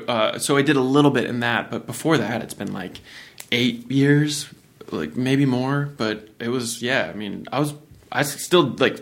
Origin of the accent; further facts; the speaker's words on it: Virginia, United States; when I was like a 13-year-old doing musical theater growing up in Virginia